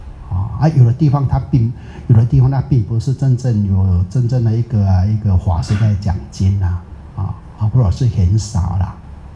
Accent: Singapore; 我们新加坡人连自己的道场都还没有，还要租的呀

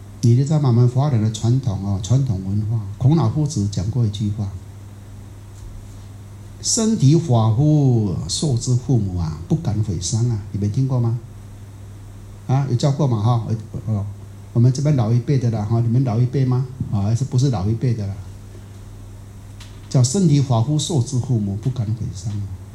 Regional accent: Taiwan

